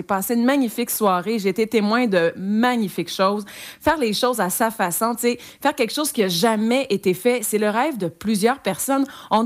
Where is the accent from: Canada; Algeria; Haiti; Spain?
Canada; Granby, Quebec; C'était chez nous à Green Bay.